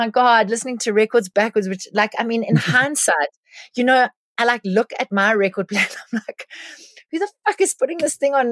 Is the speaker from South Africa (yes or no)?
yes; St Michael's, KwaZulu-Natal, South Africa; also born or lived in Pietermaritzburg / Shelly Beach; I grew up in the South Coast, in a little place called St. Michael's.